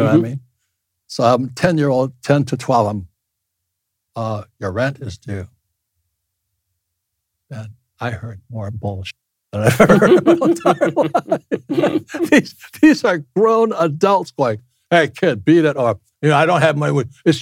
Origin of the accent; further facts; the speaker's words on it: United States; You know, and I'm Japanese American, a fourth generation. My family was locked up in concentration camps in California.